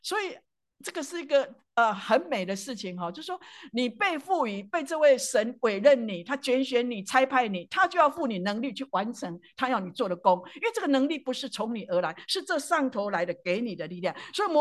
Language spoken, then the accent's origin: Chinese; Taiwan; born there; 我出生在台湾的话，我们就用一些杀鸡杀羊，每初一十五在那边拜那些假神